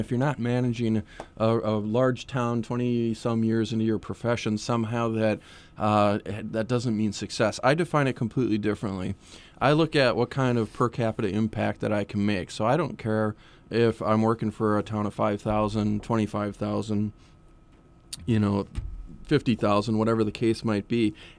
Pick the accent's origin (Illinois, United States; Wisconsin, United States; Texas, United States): Wisconsin, United States; Green Bay; Well, I grew up originally in Green Bay, Wisconsin.